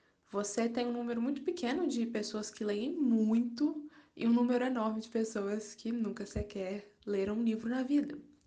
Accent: Espírito Santo, Brazil; now in Minas Gerais, Brazil; Eu sou do Espírito Santo, mas eu moro em Minas Gerais há alguns anos.

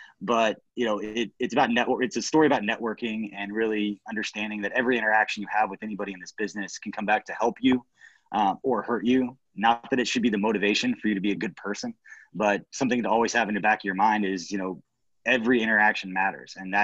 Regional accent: Kansas City, Missouri, United States; But for growing up in Kansas City and coming back, and going down Main Street and just being at Union Station and all the fans there

